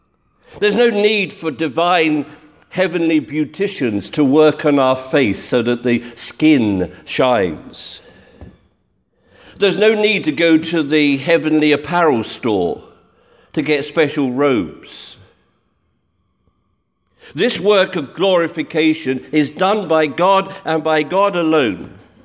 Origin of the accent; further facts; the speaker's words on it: United Kingdom; Well, you knew I would eventually, being British.